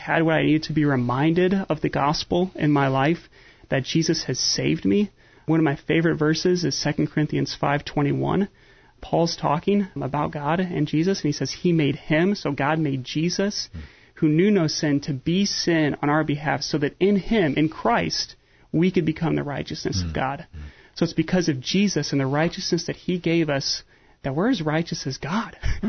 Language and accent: English; Peoria, Illinois, United States; So I grew up in the Peoria area, which is how I know Bill Allison, right?